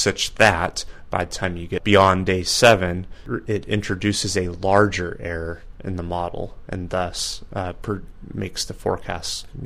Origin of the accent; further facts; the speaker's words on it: Oregon, United States; I grew up near Portland.